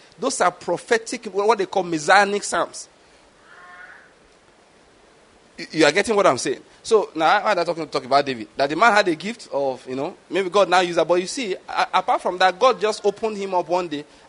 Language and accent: English; Nigeria; At least as a Nigerian, you have to wake up in the morning.